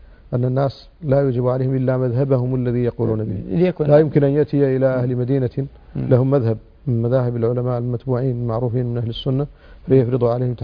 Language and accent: Arabic; Mauritania; عندنا في موريتانيا تقنين المذهب المالكي على وفق المساطر القانونية